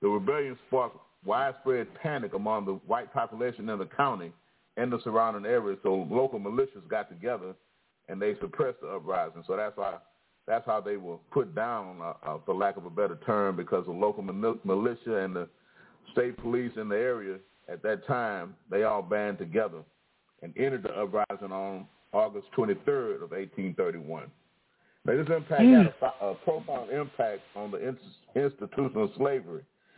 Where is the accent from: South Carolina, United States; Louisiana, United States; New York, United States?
Louisiana, United States; Baton Rouge; from Baton Rouge, and I'm a student at UTS also.